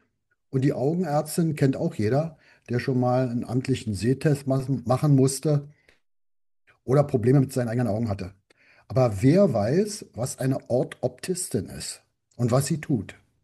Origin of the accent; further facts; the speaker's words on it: Berlin, Germany; der zweite Gastgeber der Sendung, und ich komme aus Berlin.